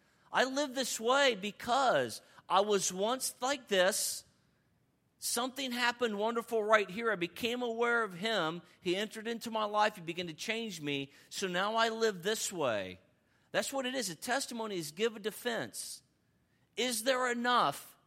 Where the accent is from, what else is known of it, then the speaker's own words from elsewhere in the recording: California, United States; I was like, I was raised in California.